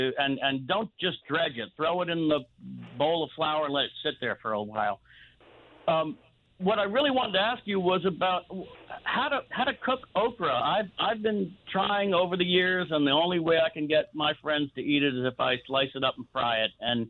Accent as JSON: {"language": "English", "town": "Washington", "region": "District of Columbia", "country": "United States", "tie": "born or raised there", "said": "I grew up in Washington D.C. and I remember having okra in a lot of places down there"}